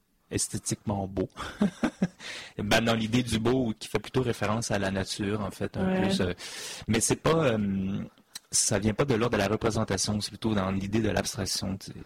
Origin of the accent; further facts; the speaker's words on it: Quebec, Canada; j'ai fait mes études à Chicoutimi, donc je suis d'origine du Saguenay.